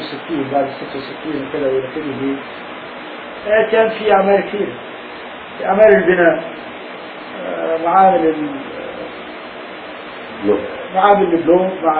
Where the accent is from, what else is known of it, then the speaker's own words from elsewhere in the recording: Saruna, Palestine; moved away; البيوت مفتوحه، هي قريتنا من القرى المدمره يعني ممسوحه معالمها